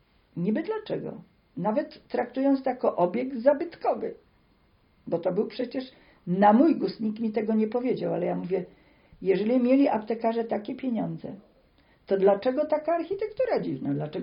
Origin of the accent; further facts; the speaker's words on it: Olsztyn, Warmian-Masurian Voivodeship, Poland; Ale ja jestem z Olsztyna, ja jestem po Stefańskim.